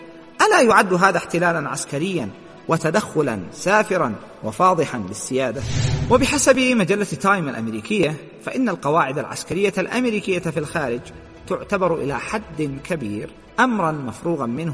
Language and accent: Arabic; Yemen; بلدنا اليمن الحبيب، بلد الإيمان والحكمة.